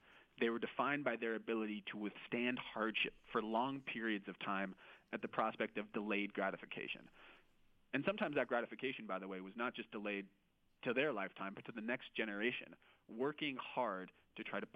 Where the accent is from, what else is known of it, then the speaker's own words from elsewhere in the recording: United States; I'm an American millennial. There's 80 million of us.